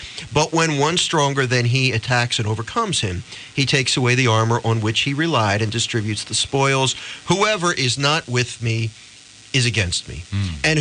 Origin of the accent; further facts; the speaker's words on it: Philadelphia, Pennsylvania, United States; now in South Jersey, United States; I know I'm a Philly guy. I was born in Philly, grew up in Philly, but I live right over the bridge in South Jersey.